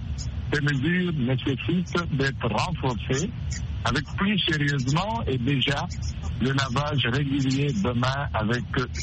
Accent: DR Congo; on dénombre aujourd'hui plus ou moins 15 000 cas suspects de la maladie d'un chez nous au Congo

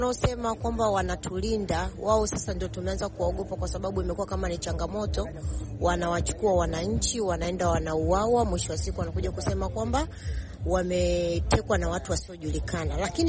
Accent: Temeke, Dar es Salaam, Tanzania; ninatokea Temeke.

